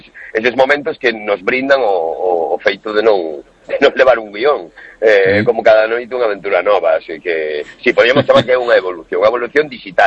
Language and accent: Galician; A Coruña, Galicia, Spain; eu porque son da Coruña terei que ser de algún